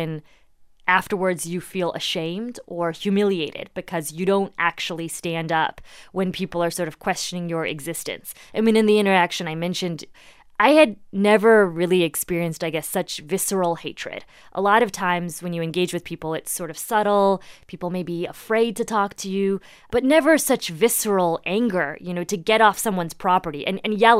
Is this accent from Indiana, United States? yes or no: yes; Indiana, United States; this, I guess, is maybe a talent that you learn from growing up in Indiana.